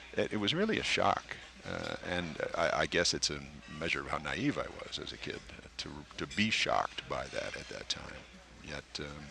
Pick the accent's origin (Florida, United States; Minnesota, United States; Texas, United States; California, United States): California, United States; West Hollywood; when I was raised in West Hollywood before it was a city